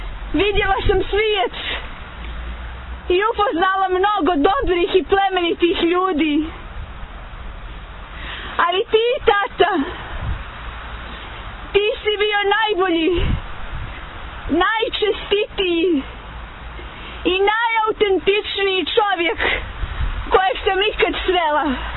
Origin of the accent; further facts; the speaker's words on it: Montenegro; Ovdje kod nas u Crnoj Gori nije uobičajeno da se žene opraštaju.